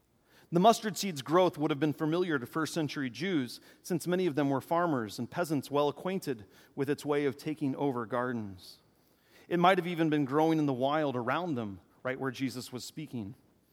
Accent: Texas, United States; I grew up in Southeast Texas, and every year we drove to either Florida or South Carolina to visit family.

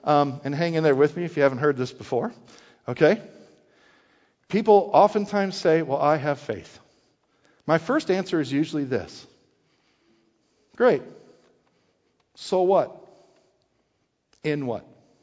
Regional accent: Wisconsin, United States; And, you know, I grew up in Wisconsin.

